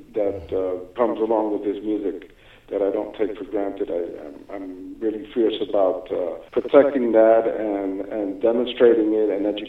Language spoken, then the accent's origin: English; New York, United States; Like I said, I'm from New York